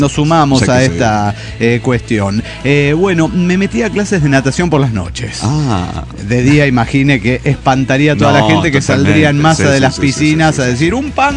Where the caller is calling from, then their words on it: Zacatecas, Mexico; de Zacatecas, México.